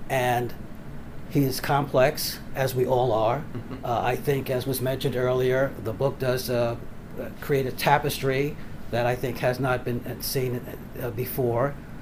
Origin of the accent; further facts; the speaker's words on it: Bronx, New York, United States; I grew up in the South Bronx in the, it's called the Patterson Projects, and So by any socioeconomic status, I guess we would be considered poor.